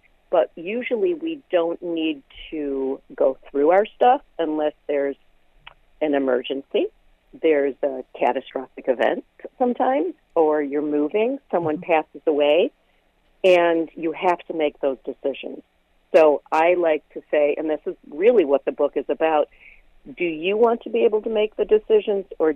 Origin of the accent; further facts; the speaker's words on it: Chicago, Illinois, United States; moved away; I'm from Chicago.